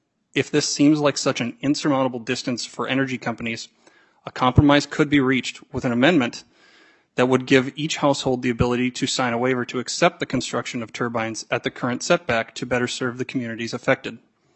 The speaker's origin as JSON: {"language": "English", "town": "Kennedy", "region": "Minnesota", "country": "United States", "also_born_or_lived": "Fargo", "said": "I am a farmer from Kennedy, Minnesota. After living in the small city of Fargo for nearly 10 years, I am now blessed with the ability to live and work in the quiet, peaceful farmland of the Red River Valley."}